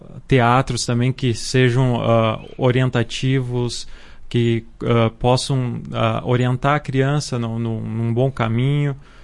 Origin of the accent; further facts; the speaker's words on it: Viamão, Rio Grande do Sul, Brazil; now in Marau, Brazil; tenho 37 anos. Sou morador do bairro Rigo. Há 17 anos resido em Marau. Sou natural de Viamão. Meus pais são marauenses do interior de Marau, da comunidade de Nova Esperança.